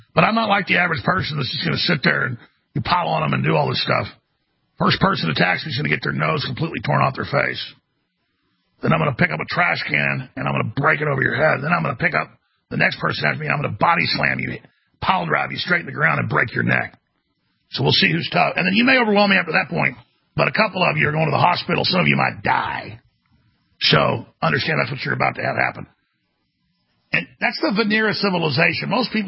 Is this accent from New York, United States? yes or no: no; Texas, United States; And I said, "Hey, buddy, I'm from Texas. Burn in hell."